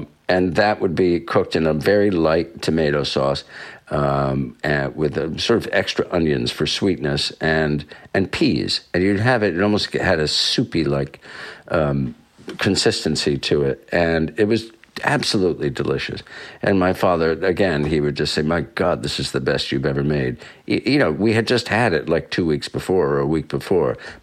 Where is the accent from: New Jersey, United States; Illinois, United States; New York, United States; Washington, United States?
New York, United States; Katonah; Well, I grew up in Westchester County, Catona, New York, about 50 miles north of the city.